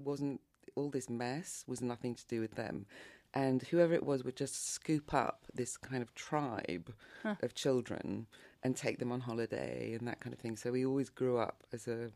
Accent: London, United Kingdom; now in Paris, France; I think I've probably spent as much time living in Paris as I did growing up in London.

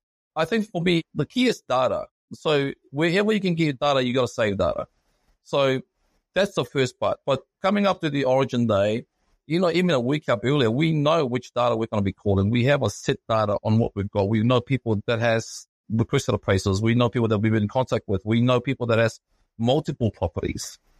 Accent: Rarotonga, Cook Islands; now in New Zealand; I've got a Polynesian community and I've grown up as a Polynesian person. I'm from Rarotonga, come to New Zealand.

